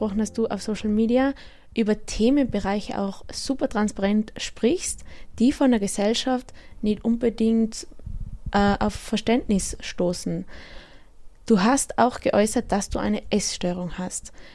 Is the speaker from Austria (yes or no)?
yes; Tyrol, Austria; bei uns im Zillertal sagt man Großmutter.